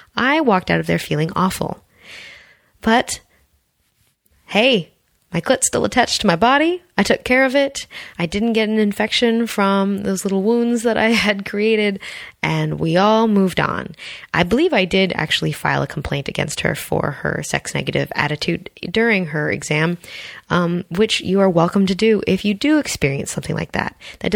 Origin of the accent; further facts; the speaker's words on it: California, United States; I grew up in Southern California. Dude, it's part of my repertoire of how I reference people.